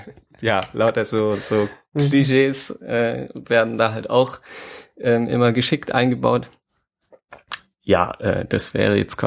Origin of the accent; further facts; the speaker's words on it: Swabia, Germany; Das ist nämlich ein schwäbischer Film und der spielt in einem Ort, der 10 Kilometer entfernt ist von da, wo ich aufgewachsen bin.